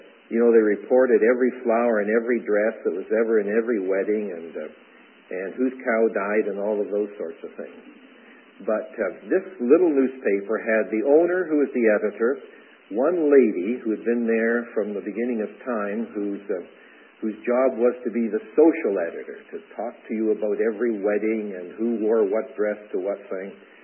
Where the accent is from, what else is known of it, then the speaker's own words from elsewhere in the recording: Canada; Now, I'm a Canadian with roots in Scotland.